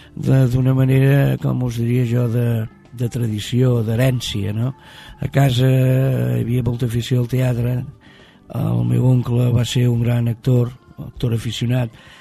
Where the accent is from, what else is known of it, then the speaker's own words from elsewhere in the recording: Barcelona, Catalonia, Spain; soc d'Horta, del barri d'Horta, dels que encara anem a Barcelona quan hem d'anar a comprar alguna cosa